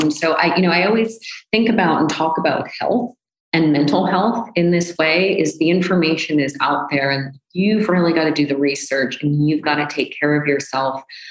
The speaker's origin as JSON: {"language": "English", "country": "United States", "said": "I was like, oh yeah, I'm not, because I'm American. It's not in our culture."}